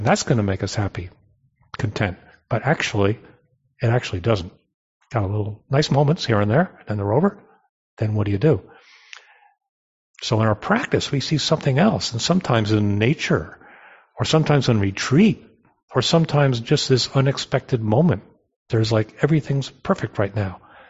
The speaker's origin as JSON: {"language": "English", "region": "East Coast", "country": "United States", "tie": "born or raised there", "said": "I grew up sailing on the East Coast and I've got a kayak."}